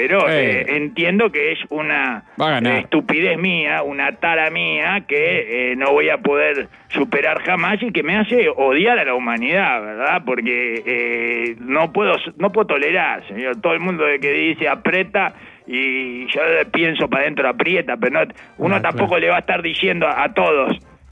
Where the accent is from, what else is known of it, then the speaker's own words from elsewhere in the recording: Basque Country, Spain; Como un vasco, acá pegándole las teclas al teclado como si fuera un vasco, que soy, por otra parte.